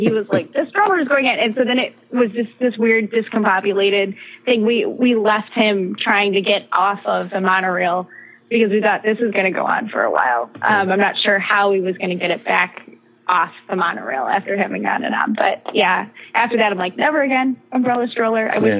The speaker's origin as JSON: {"language": "English", "town": "Chicago", "region": "Illinois", "country": "United States", "said": "I mean, I'm from Chicago, and Chicago O'Hare is a gigantic airport."}